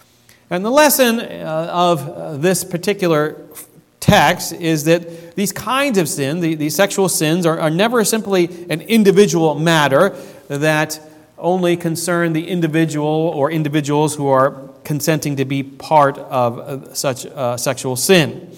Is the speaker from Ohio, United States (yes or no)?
yes; Ohio, United States; I grew up in Ohio, and I watched probably too much TV